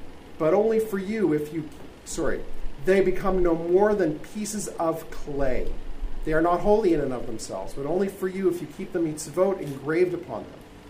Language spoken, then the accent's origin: English; Canada; I'm Canadian, by the way.